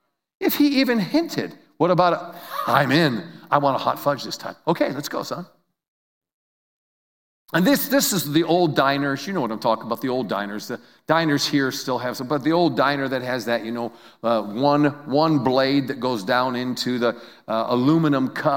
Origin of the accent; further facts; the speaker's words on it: Lewiston, New York, United States; I'm from upstate New York near Niagara Falls. Actually, we grew up on the Niagara River in Lewiston, New York, a little fun town that has a lot of history to it.